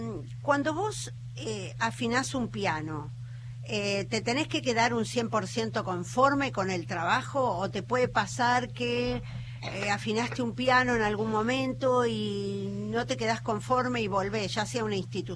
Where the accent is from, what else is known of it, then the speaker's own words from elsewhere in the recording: La Plata, Buenos Aires Province, Argentina; vos sos de La Plata, yo soy de La Plata también.